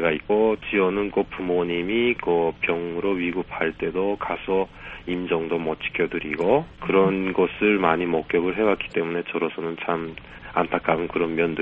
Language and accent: Korean; North Korea; 예 사실은 북한에서 왔다고 하니까